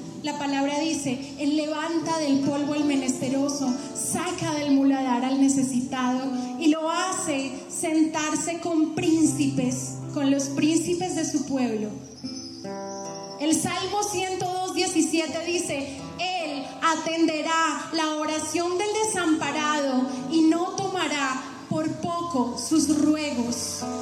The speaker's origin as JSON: {"language": "Spanish", "town": "Bogotá", "region": "Bogotá D.C.", "country": "Colombia", "said": "Yo soy bogotana y hace unos 8 meses o un poco más conocí a una mujer venezolana."}